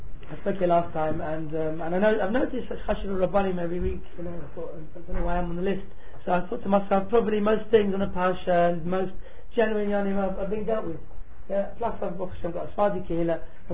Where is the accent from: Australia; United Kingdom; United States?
United Kingdom; England; Being English people, being a Sephardi as well